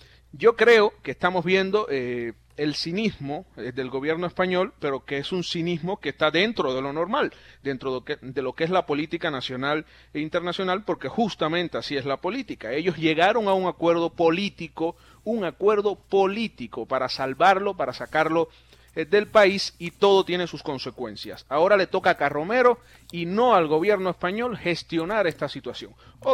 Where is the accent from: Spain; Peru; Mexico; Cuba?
Cuba; yo como muchos cubanos